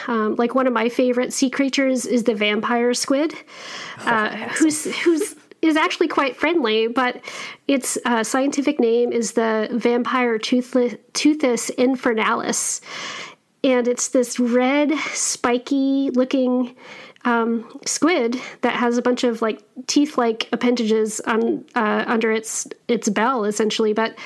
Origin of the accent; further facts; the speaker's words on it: Wyoming, United States; cowgirl like I grew up in Wyoming.